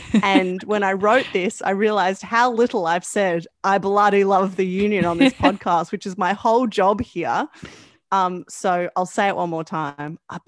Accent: Victoria, Australia; I mean, I'm from Victoria, so when we look at what happened here in particular last year

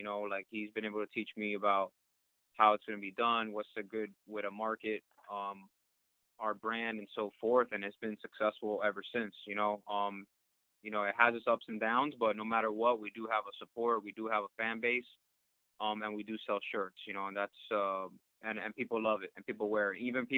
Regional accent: Miami, Florida, United States; But before I got here, I grew up in Miami.

